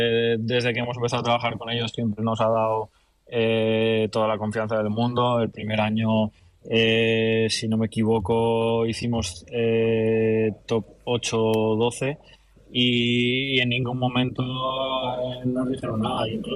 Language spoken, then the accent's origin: Spanish; Cantabria, Spain; yo además soy del norte, soy de Cantabria, o sea que a mí me pillaba muy cerca